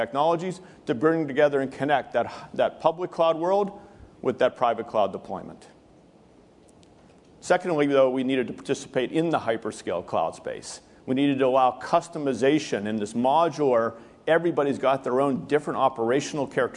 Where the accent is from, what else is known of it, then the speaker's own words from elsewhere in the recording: Pennsylvania, United States; University of Pittsburgh Medical Center, near and dear to my hometown just outside of Pittsburgh.